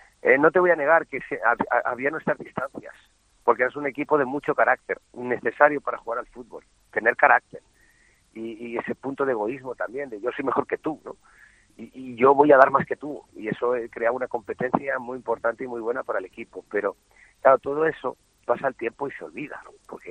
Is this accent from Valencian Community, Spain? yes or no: yes; Valencia, Valencian Community, Spain; yo también sé que de aquí en Valencia somos muy de este